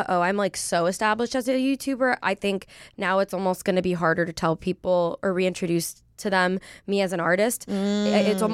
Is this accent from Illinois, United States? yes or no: no; Pennsylvania, United States; I'm a Pennsylvania mm-hmm. girl.